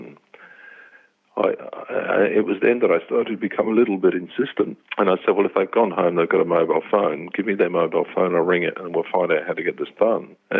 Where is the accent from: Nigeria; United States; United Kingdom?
United Kingdom; England; now in Brisbane, Australia; So, yeah, I was Brisbane-based. I immigrated over from England in 78. I just came straight to Brisbane and really kind of made that the place that I wanted to stay in.